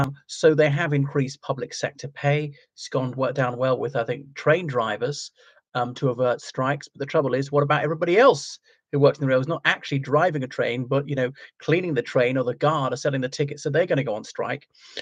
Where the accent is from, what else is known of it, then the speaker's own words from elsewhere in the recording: Ireland; from Ireland, so welcome back to my channel again